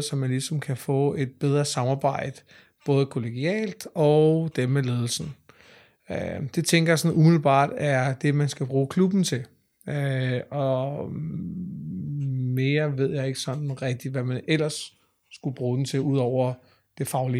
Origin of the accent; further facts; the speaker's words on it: Allerød, Capital Region of Denmark, Denmark; og jeg kommer fra Allerød.